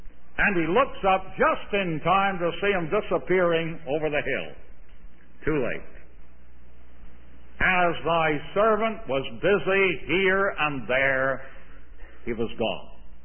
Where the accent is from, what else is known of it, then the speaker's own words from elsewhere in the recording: Canada; now in United States; Well over 30 years ago, as a Canadian citizen, I swore my allegiance to this country.